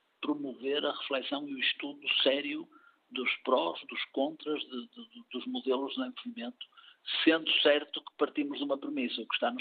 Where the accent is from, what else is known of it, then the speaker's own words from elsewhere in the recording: Porto, Portugal; E quando eu falo de Lisboa, note bem, eu sou do Porto.